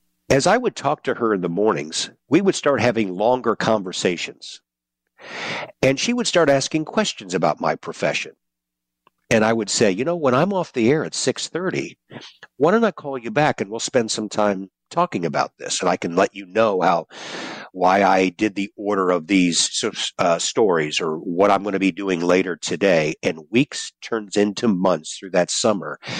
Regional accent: St. Louis, Missouri, United States; I got a job back in here in my hometown in St. Louis

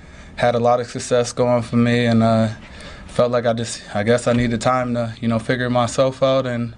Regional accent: Cleveland, Ohio, United States; I had an opportunity to go to the Browns and stuff, and that's my hometown, so I guess it worked out.

